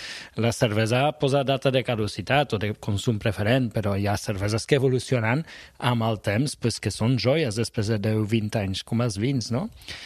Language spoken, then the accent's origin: Catalan; Brussels, Brussels-Capital Region, Belgium; Catalan is a second language; Jo soc de Brussel·les, però soc de naixement flamenc. O sigui, soc de la part flamenca de...